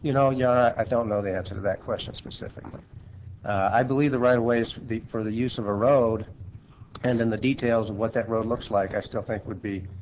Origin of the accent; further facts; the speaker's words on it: West Virginia, United States; I came from West Virginia before practicing out here, so I'm happy to be here.